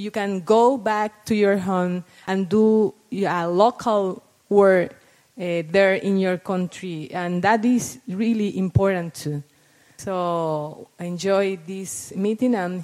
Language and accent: English; Dominican Republic; English is a second language; I am from the Dominican Republic, an island also in the Caribbean, as Jason.